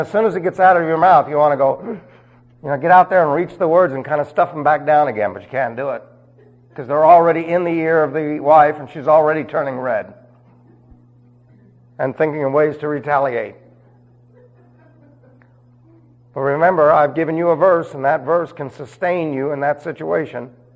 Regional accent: New York City, New York, United States; I was raised in New York City, and they don't have many ranches in Manhattan.

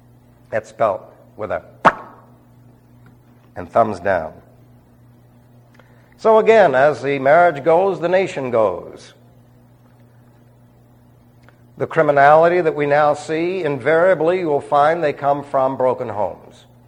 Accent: New York City, New York, United States; I lived in New York City. I was raised in New York City.

